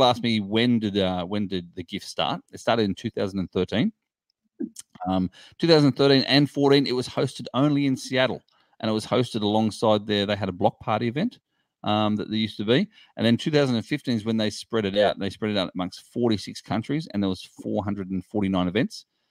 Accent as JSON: {"language": "English", "country": "Australia", "said": "showing that I'm obviously Australian."}